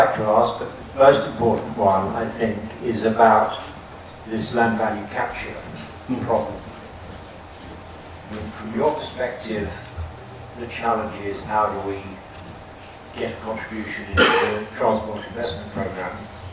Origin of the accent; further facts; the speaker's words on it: London, United Kingdom; I'm a Londoner from UCL.